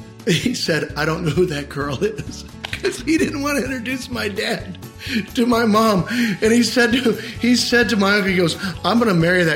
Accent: Tipton, Missouri, United States; I grew up in Tipton, Missouri, which is right in the center of the state, about a half an hour north of the Lake of the Ozarks.

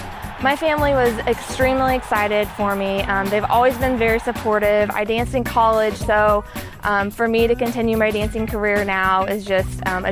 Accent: Liberty, Missouri, United States; I am originally from Liberty, Missouri, up north, and I have been a Chiefs fan my whole life. Being born and raised in Kansas City, my parents are always big Chiefs fans

